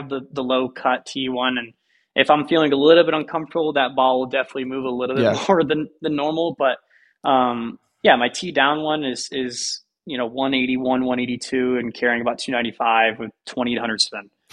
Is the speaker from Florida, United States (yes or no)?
yes; Hialeah, Florida, United States; And, you know, I grew up in Hialeah, Florida. We never even thought PGA Tour was even the mine.